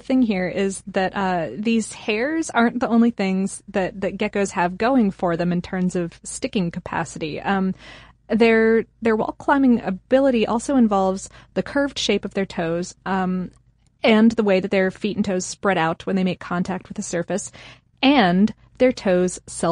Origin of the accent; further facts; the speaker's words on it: Akron, Ohio, United States; born there; I was born in Akron, so I needed to point it out.